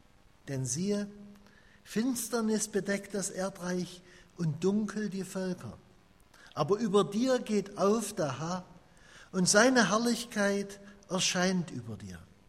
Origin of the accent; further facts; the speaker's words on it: Lichtenstein, Saxony, Germany; Ich komme aus einer Kleinstadt in Sachsen, Liechtenstein, falls Sie jemanden kennt, in der Nähe von Zwickau.